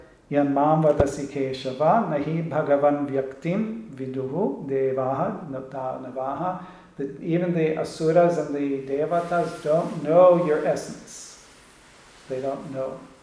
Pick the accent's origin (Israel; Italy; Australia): Israel; I came from Israel, went to upstate New York for the course in 1989.